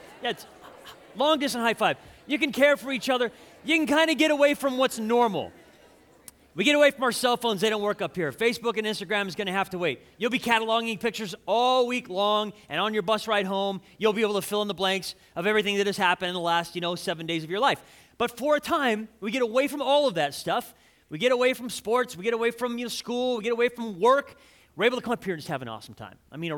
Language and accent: English; California, United States; I'm from Southern California. I like to surf in Huntington Beach. That's kind of like my little area.